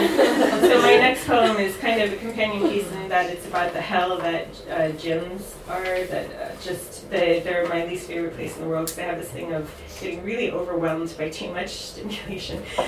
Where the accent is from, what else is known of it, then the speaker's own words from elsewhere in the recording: St. Louis, Missouri, United States; I'm a Yankee, and I come from I come from St. Louis, Missouri, where the symbol of our city is the arch